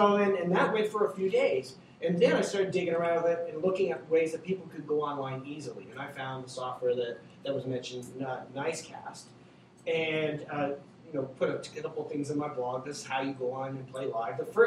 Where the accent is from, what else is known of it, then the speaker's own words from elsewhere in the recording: Canada; I'm Canadian.